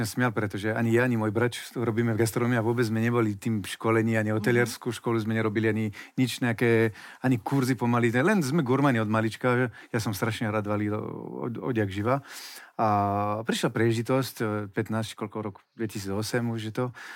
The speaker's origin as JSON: {"language": "Slovak", "country": "France", "lives_now": "Slovakia", "said": "Ja som neodišiel z Francúzska, pretože tam mi bolo zle."}